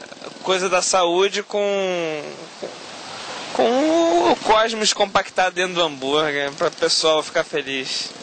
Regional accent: Rio de Janeiro, Brazil; eu sou do Rio de Janeiro, Brasil.

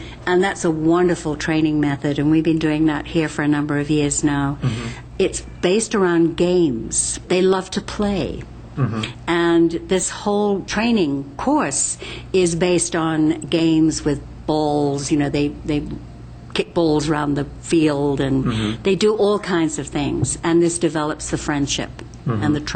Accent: England, United Kingdom; moved away as an adult; now in United States; I'm originally from England, so I came over here to the United States in 1971

